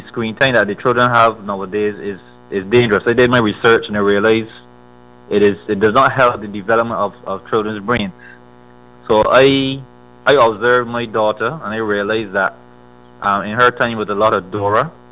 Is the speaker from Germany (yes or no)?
no; Barbados; basically, I grew up in Caribbean island of Barbados, a beautiful Caribbean island.